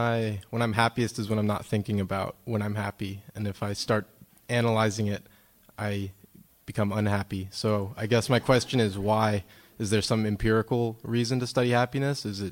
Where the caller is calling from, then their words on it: Palo Alto, California, United States; from Palo Alto, California.